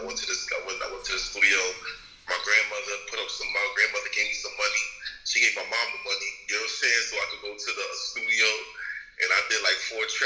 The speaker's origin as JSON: {"language": "English", "town": "Brooklyn", "region": "New York", "country": "United States", "tie": "born or raised there", "said": "I grew up in Marcus Garvey, Brownsville."}